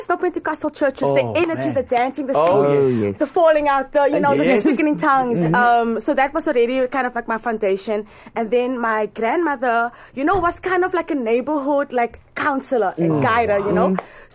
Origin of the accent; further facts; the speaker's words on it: Cape Flats, Western Cape, South Africa; now in United States; growing up on the Cape Flats, it's a marginal experience, really, compared to what most people experience.